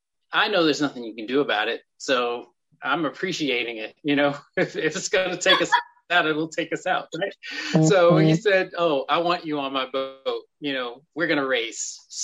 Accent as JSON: {"language": "English", "region": "Alabama", "country": "United States", "said": "So I'm originally from Alabama. And the boats were all river boats."}